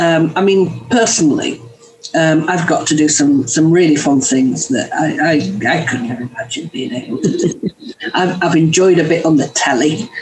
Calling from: Priest, West Midlands, United Kingdom; I'm calling you from Shropshire. A little place called Priest, just outside Whitchurch.

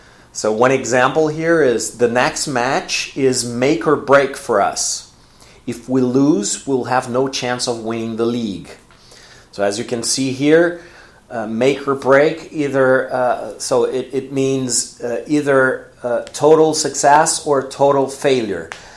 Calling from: Porto Alegre, Rio Grande do Sul, Brazil; English is a second language

